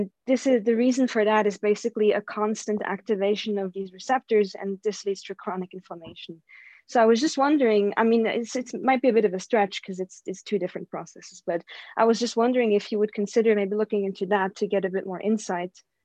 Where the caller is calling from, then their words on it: Switzerland; English is a second language; I'm actually tuning in from overseas. I'm actually from Switzerland.